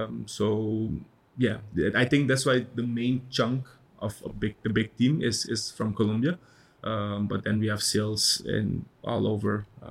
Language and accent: English; Curaçao; So I can say pretty much Yuli Curaçao, we call it. Born and raised in Curaçao.